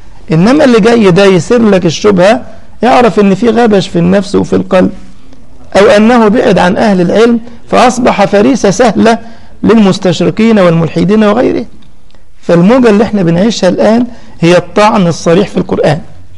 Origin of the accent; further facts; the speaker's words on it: Egypt; والمجرم الثاني أبو حملات عندنا في مصر إبراهيم عيسى يسخر من آيات القرآن